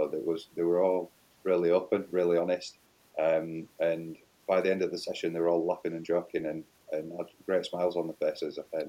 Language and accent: English; United Kingdom; Because, you know, well, we're British at the end of the day.